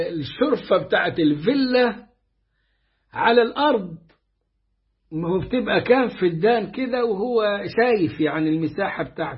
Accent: Upper Egypt, Egypt; ده مثل مصري عندنا في الصعيد،

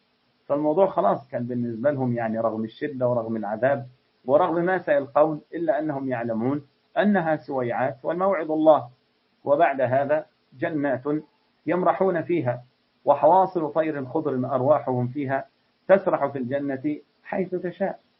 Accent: Egypt; أنا مصري وأبويا مصري

